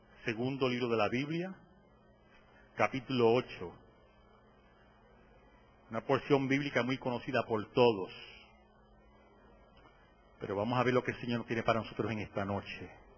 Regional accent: Aguadilla, Puerto Rico; Cuando yo pastoreaba en Aguadilla, yo soy natural de Aguadilla, donde las piedras cantan y el rocío de la montaña baja hasta el mar y en él se baña

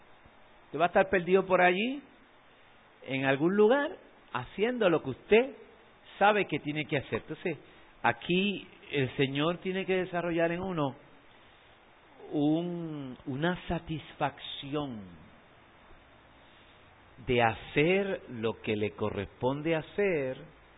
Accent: Puerto Rico; a nosotros que somos puertorriqueños, pero que somos en algunas cosas americanos

